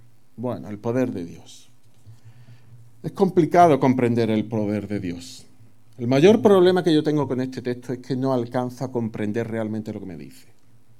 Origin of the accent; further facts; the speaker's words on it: Andalusia, Spain; Nos monté que yo soy sevillano. Allí lo que hay es una laguna en mi pueblo.